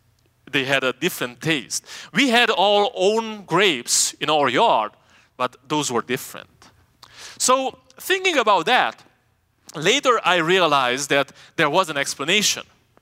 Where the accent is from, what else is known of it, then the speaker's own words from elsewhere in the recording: Romania; now in United States; Since I moved from Romania to the US, I only had the chance to visit my home country, my country of origin.